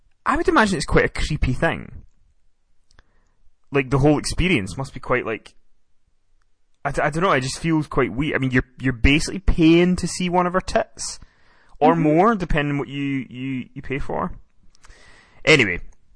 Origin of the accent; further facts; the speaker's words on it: Scotland, United Kingdom; I can't... I mean, I'm Scottish. I can't say that.